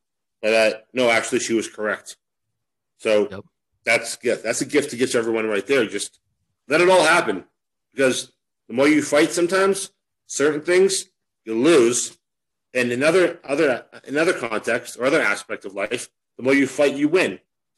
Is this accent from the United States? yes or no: yes; United States; now in Mexico; people often have no idea that I'm from the United States.